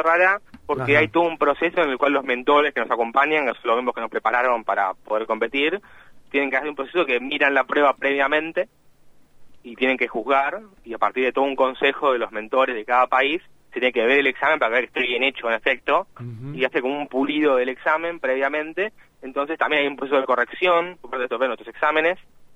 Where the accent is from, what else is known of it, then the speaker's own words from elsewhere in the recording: Buenos Aires, Argentina; Yo soy de la Ciudad Autónoma de Buenos Aires. Sí. Y estudié en el Colegio Ort.